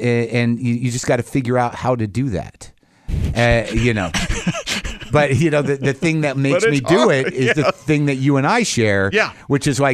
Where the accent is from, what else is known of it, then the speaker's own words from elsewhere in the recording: Albuquerque, New Mexico, United States; I grew up in Albuquerque and they shoot the show in Albuquerque